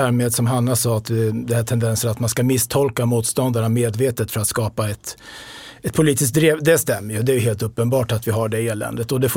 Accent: Sweden; Så jag menar, jag är svensk nationalist i en begränsad, moderat, rimlig mening.

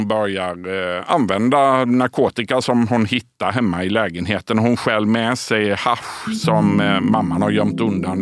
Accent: Sölvesborg, Blekinge, Sweden; Ja, men lite är det ju som att komma hem för mig då. Jag är själv ifrån Sölvesborg.

